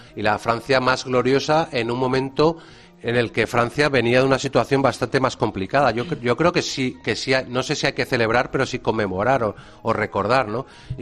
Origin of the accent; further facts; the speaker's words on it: Cádiz, Andalusia, Spain; Soy de Cádiz.